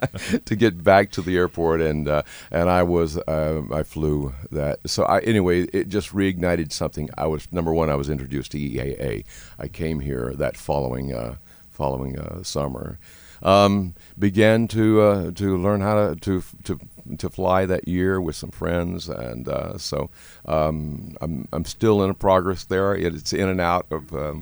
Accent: Tennessee, United States; now in Denver, United States; Growing up in Tennessee on a farm near an airport, and you know, always looking skyward.

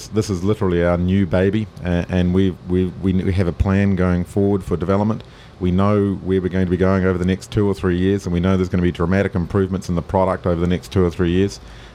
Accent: New Zealand; And we're from New Zealand. We don't get the New York Times.

